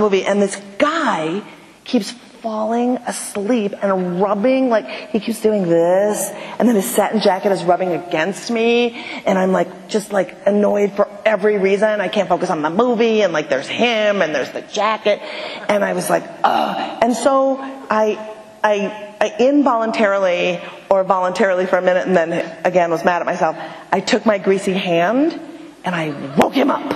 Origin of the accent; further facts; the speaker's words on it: Minnesota, United States; I'm from Minnesota, I hate myself for having bad thoughts.